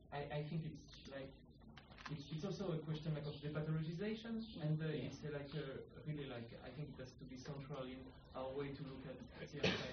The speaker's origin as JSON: {"language": "English", "country": "France", "second_language": "English", "said": "so I'm from France, I'm working with such matter right now."}